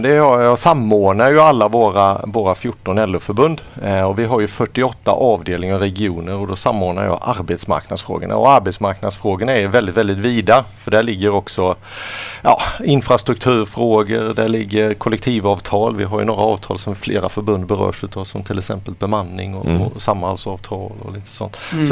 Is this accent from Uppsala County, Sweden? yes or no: no; Falkenberg, Halland County, Sweden; som man har varit medlem i sen hemma i Falkenberg